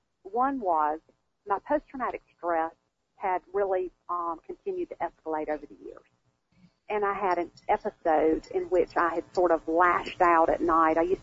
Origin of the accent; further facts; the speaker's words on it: Georgia, United States; what my background had been like growing up in South Georgia and what led me to be the person I am today.